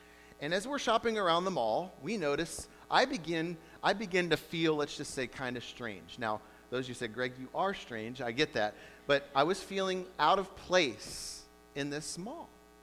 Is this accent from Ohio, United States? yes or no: yes; Ohio, United States; now in Indiana, United States; We went to school in Ohio, and I'm from Ohio